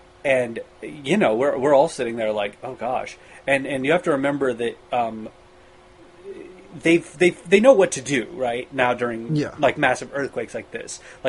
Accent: Colorado, United States; I'm from Colorado, and there's no fault lines in Colorado.

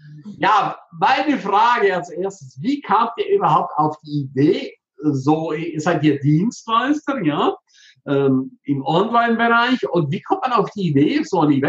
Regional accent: Switzerland; Das war für mich als Schweizer ganz, ganz am Ende der Welt.

